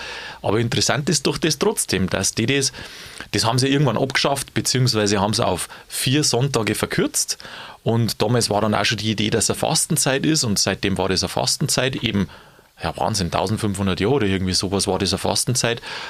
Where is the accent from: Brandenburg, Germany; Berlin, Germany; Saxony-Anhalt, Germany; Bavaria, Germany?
Bavaria, Germany; Früher hat bei uns in Bayern die Marienverehrung ja auch so eine Riesenrolle gespielt.